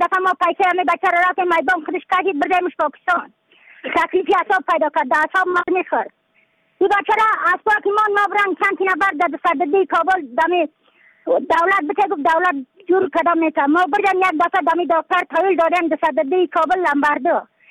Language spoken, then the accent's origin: Persian; Afghanistan; از بدخشان هستم، مرکز بدخشان